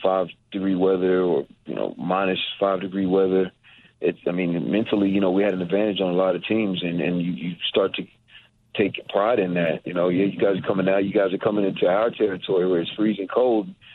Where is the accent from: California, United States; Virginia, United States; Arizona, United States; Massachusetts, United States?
Virginia, United States; I'm from Virginia and I'm used to the cold